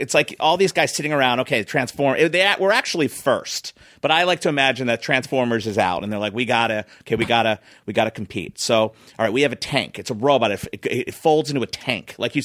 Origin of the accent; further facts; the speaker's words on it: Philadelphia, Pennsylvania, United States; and I was from Philly, so, and it spoke to me and my brother Barry